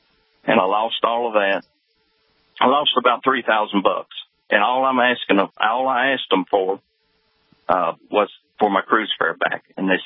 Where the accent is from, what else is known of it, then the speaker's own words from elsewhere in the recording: Kentucky, United States; I'm a United States citizen, born and raised in Kentucky.